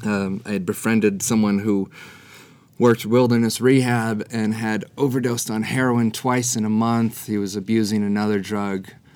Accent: California, United States; I have all the niceness and shame of being Midwestern, but I'm from Southern California, so I don't know where that came from.

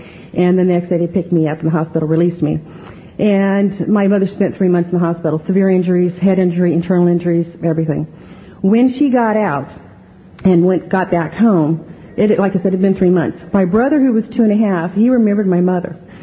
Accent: California, United States; I grew up in a stone's throw away from here, born and raised in Imperial Valley.

